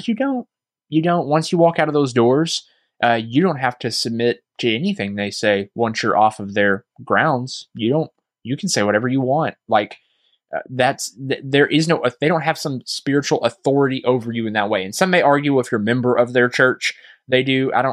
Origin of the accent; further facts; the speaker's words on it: Arkansas, United States; I'm talking about my home state in Arkansas.